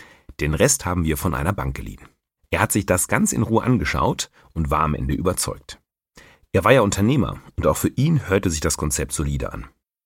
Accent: North Rhine-Westphalia, Germany; In meiner Heimat, im Münsterland, schon mal gar nicht.

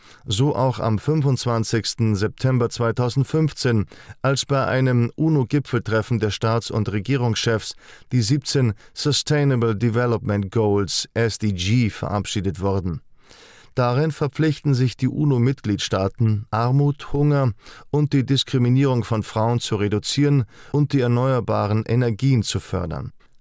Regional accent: Switzerland; Wenn ich als Schweizer Historiker im Jahre 2016 auf das US-Imperium und die NATO blicke

